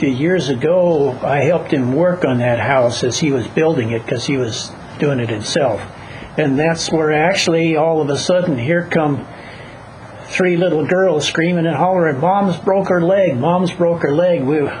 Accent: North Dakota, United States; born there; I was born in North Dakota, and I know that area well enough

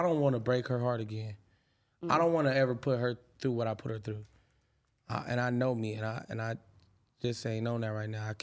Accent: El Salvador; I'm from El Salvador

